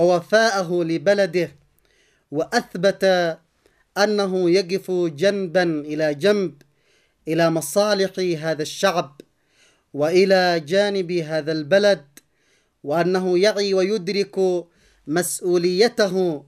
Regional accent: Yemen; بلدنا اليمن وعلى شعبنا اليمني العزيز

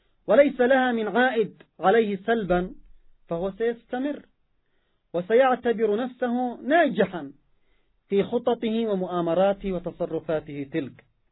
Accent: Yemen; عندنا في اليمن وفي غير اليمن الجهات المعنية تقدم النصائح والإرشادات

